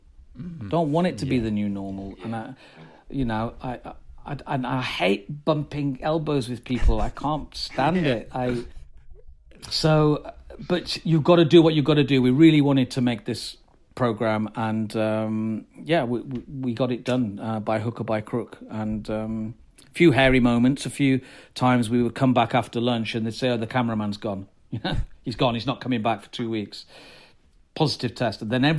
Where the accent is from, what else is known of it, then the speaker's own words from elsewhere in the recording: Chorley, North West England, United Kingdom; also born or lived in Blackburn; Yeah, I was born in Blackburn. Born in Blackburn, grew up in Chorley.